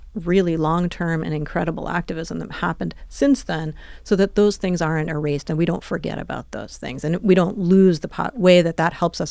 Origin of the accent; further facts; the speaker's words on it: New York, United States; So I grew up in New York. I have a huge affection for it. I really care about the city.